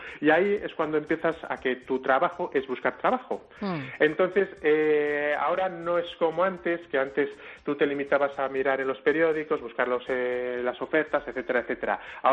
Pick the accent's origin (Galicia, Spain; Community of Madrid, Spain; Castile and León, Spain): Castile and León, Spain; Palencia; Sí, sí, soy de aquí, de Palencia, sí.